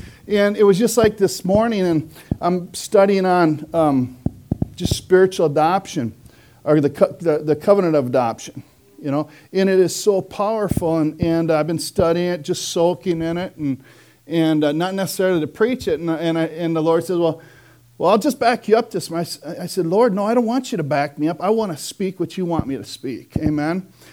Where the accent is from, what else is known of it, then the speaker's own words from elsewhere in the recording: Hinckley, Minnesota, United States; I'm from Hinckley, Minnesota